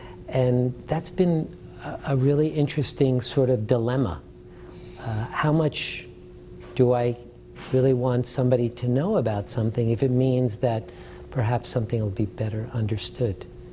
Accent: New York City, New York, United States; I grew up in New York City, not far from where you lived, in Washington Heights.

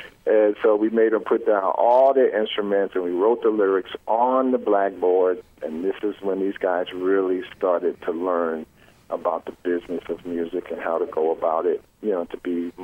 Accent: New York, United States; now in Minneapolis, United States; And, you know, I mean, what else could keep me in Minneapolis? And I'm from New York.

